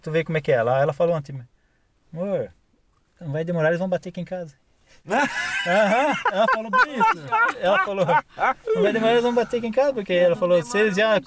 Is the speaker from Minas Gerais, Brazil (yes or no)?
no; Guaratuba, Paraná, Brazil; born there; now in Joinville, Brazil; Nasci em Guaratuba, moro em Joinville.